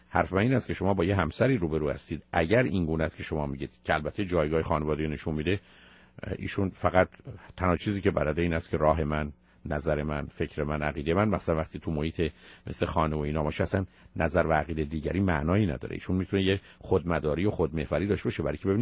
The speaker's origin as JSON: {"language": "Persian", "country": "Iran", "said": "خب ما ایرانی هستیم، ژاپنی هم من بلد نیستم، شما بلد نیستید، من فارسی حرف میزنم."}